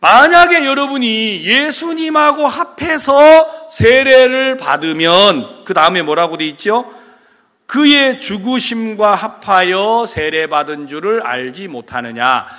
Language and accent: Korean; South Korea; 우리는 유태인이 아니에요. 우리는 이방인이에요. 한국 사람이다.